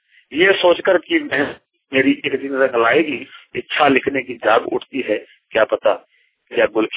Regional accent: Deoghar, Jharkhand, India; ग्राम डंडा कोली पोस्ट कर रहा हूँ, जिला देवघर का रहने वाला हूँ।

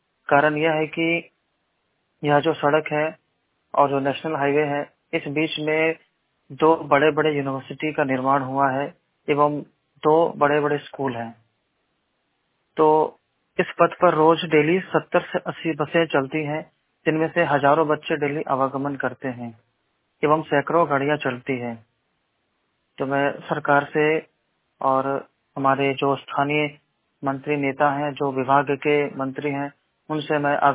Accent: Dhanbad, Jharkhand, India; now in Jamshedpur, India; धनबाद जिले का निवासी हूं, परंतु मैं अभी जमशेदपुर झारखंड में रह रहा हूं।

